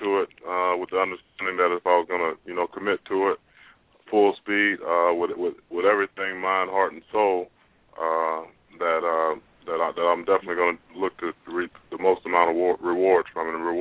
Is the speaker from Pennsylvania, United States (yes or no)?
no; Live Oak, Florida, United States; I went to high school in Live Oak, Suwanee. It's in a little small town in North Florida, country town.